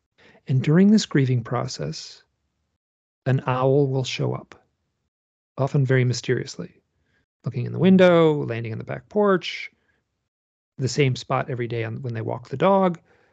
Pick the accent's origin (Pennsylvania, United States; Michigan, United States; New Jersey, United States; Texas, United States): Michigan, United States; I'm from Michigan. I'm certain there's shamans in Michigan